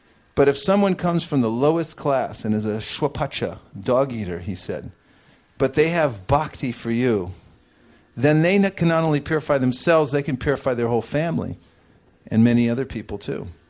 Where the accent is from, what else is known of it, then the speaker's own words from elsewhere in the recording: San Francisco, California, United States; Well, I did. I'm from San Francisco.